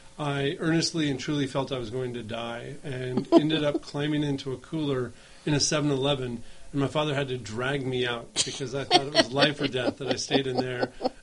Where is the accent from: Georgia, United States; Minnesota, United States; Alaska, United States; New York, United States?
Alaska, United States; Anchorage; now in Port Townsend, United States; I'm from Anchorage, Alaska. That's where I grew up.